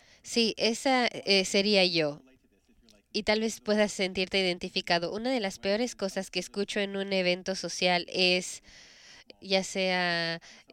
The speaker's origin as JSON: {"language": "Spanish", "town": "Abbotsford", "region": "British Columbia", "country": "Canada", "also_born_or_lived": "Prince George", "said": "Sí, yo soy de Abbotsford. Mi familia es de Abbotsford. Nos mudamos de Prince George hace 7 años."}